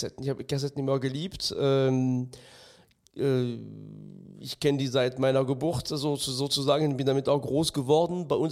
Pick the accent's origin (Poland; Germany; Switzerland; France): France; weil ich bin im ganz Minidorf in Frankreich aufgewachsen.